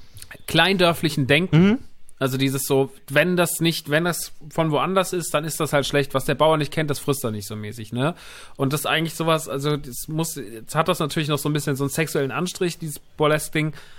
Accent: Rodgau, Hesse, Germany; Ich meine, ich komme aus dem Rottgau.

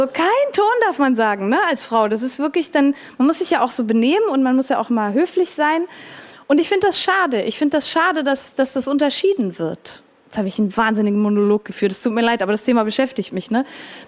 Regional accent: Switzerland; ich bin ja auch Schweizerin, ne?

